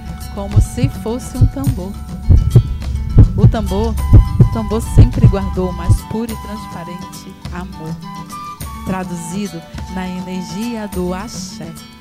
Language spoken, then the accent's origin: Portuguese; Macapá, Amapá, Brazil; sou aqui de Macapá, na Amazônia.